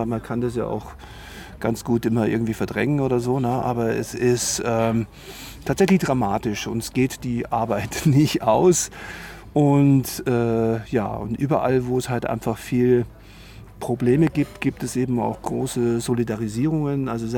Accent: Dresden, Saxony, Germany; wir kommen aus Dresden

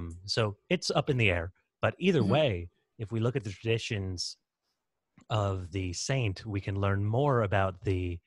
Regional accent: Texas, United States; So I'm American Texan, but of Irish heritage and actually dual citizenship

